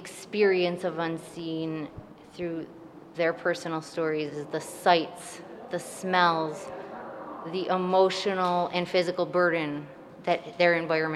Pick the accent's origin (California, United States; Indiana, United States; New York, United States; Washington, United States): New York, United States; Niagara Falls; I'm an environmental artist. I'm originally from Niagara Falls, and I grew up near the infamously toxic Love Canal.